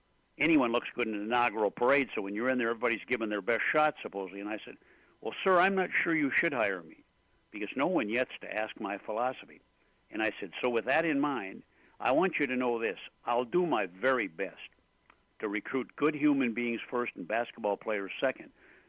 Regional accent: North Dakota, United States; the word that was never used where I grew up in North Dakota.

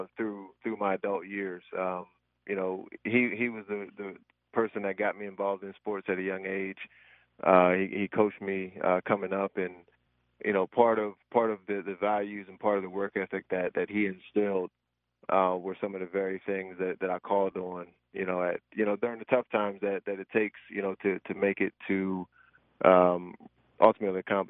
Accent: Harrisburg, Pennsylvania, United States; also born or lived in New Orleans; My entire family's still back there, so I mean, it was just a really, really good, good upbringing for me in Harrisburg

